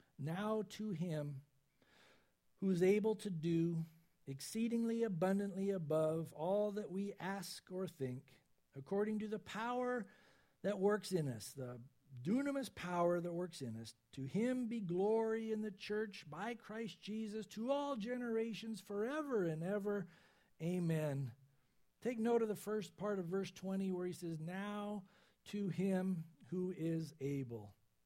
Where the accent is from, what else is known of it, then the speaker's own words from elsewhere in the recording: San Diego, California, United States; You know, I grew up in San Diego, but take a little Dixie cup.